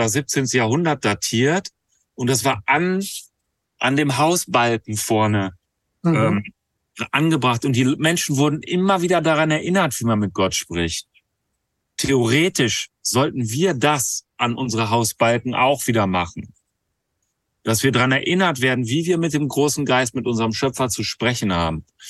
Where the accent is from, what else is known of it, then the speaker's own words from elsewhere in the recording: Ibbenbüren, North Rhine-Westphalia, Germany; Ich komme gebürtig aus Ippenbüren und in der Nähe von Ippenbüren ist eine alte Stadt, die heißt Tecklenburg.